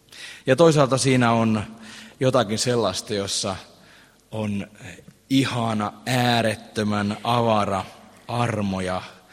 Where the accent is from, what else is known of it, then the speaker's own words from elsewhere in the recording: Eura, Satakunta, Finland; born there; also born or lived in Keminmaa / Liminka; now in Pori, Finland; Eurasta olen syntyisin. Pitkän pätkän olin tuossa pohjoisessa seurakuntapappina Oulun hiippakunnassa Keminmaalla ja ensin hetken Limingassa, mutta 16 vuotta siellä.